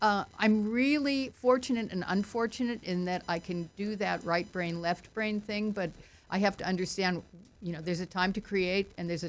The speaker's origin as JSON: {"language": "English", "town": "Laguna Beach", "region": "California", "country": "United States", "tie": "born there", "said": "I was born in Laguna, and when I came back to Laguna after serving in the Peace Corps"}